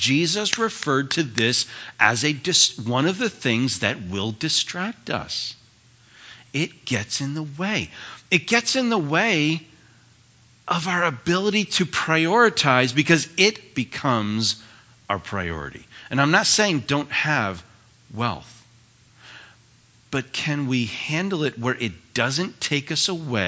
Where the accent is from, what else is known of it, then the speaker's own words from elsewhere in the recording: New England, United States; where I grew up in New England, it was all about beach homes.